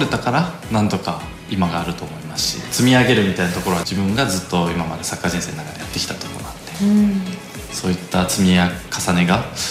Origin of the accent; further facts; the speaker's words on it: Saitama, Japan; 出身は埼玉県です。